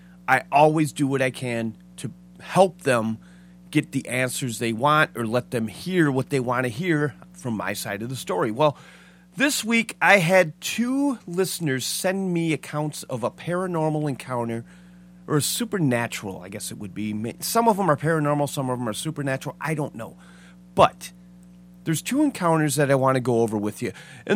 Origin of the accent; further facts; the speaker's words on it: Michigan, United States; both from Michigan, my home state